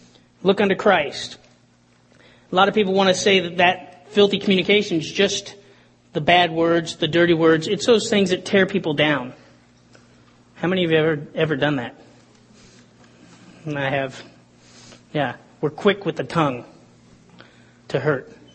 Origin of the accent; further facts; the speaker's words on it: Atlanta, Georgia, United States; I grew up in Atlanta, what can I say? The heart of Coca-Cola.